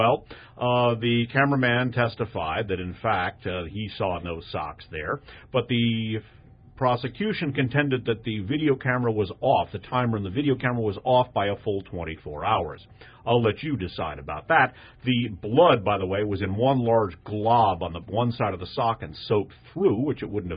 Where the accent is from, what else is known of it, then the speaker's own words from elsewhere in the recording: Northeast, United States; Well, I grew up in the Northeast, and I used to wear leather gloves and make snowballs.